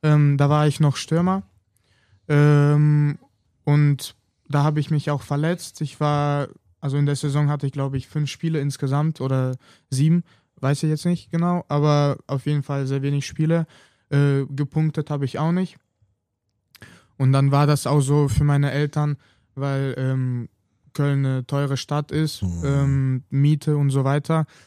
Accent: Latvia; first language Russian; German is a second language; now in Germany; Mit Lettisch ist auch so eine Sache, ich konnte das früher richtig gut, aber nachdem ich halt nach Deutschland gezogen bin, habe ich das einfach nicht mehr gebraucht, weil mit meinen Eltern spreche ich ja Russisch.

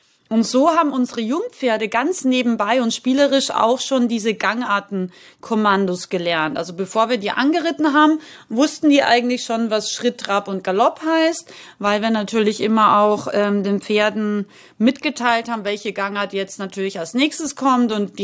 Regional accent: Salzburg, Austria; oder ich bin Österreicherin, das wissen ja die meisten von euch, und bin in den wunderschönen Salzburger Bergen aufgewachsen.

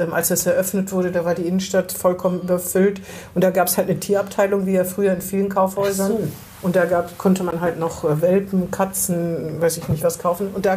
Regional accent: Bremen, Germany; ich als Bremerin, das ist auch eine Sorge, dass Karstadt sich da zurückzieht.

